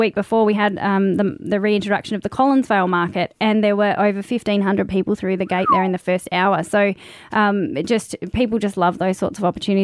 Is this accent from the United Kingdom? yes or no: no; Glenorchy, Tasmania, Australia; growing up in Glenorchy, we weren't an aspirational city. We were sort of known as the poor cousin of Hobart